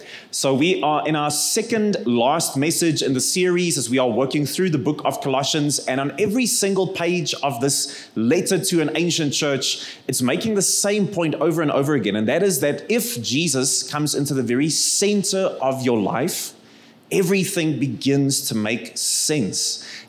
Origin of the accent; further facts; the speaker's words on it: Free State, South Africa; I'm not going to get stuck on the blue balls because I come from the Free State, so we are just going to move along smoothly.